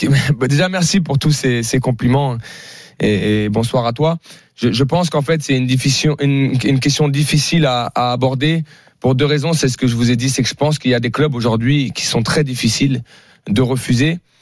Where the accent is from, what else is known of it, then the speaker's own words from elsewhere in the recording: Paris, Île-de-France, France; born there; Moi, aujourd'hui, je préfère, je suis né à Paris.